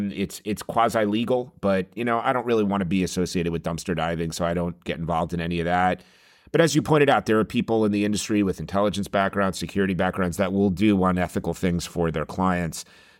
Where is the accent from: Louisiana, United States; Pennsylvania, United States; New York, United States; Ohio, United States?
New York, United States; moved away as an adult; also born or lived in Prague; I grew up in the New York area. I went overseas right after college.